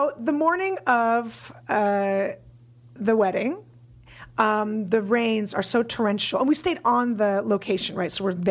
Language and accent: English; San Francisco, California, United States; I'm from San Francisco.